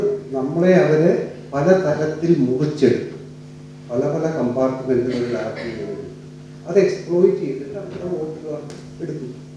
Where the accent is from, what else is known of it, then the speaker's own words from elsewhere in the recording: Kerala, India; മലയാളത്തെ പറ്റി ഉള്ള ഒരു സ്നേഹത്തോടു കൂടി ഞങ്ങൾ മലയാളികളാണ് എന്നുള്ള ആ ഒരുമിപ്പോടു കൂടി